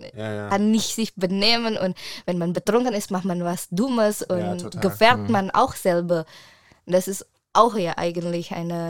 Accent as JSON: {"language": "German", "country": "Indonesia", "second_language": "German", "said": "Also ich komme ja aus Indonesien"}